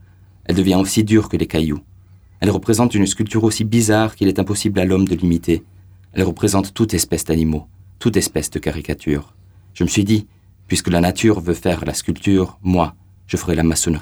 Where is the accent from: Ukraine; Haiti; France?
France; Perpignan, Occitanie; ça me rappelle un peu mon enfance. J'ai grandi en partie à Perpignan, entouré de ces vignes de grenache et de syrah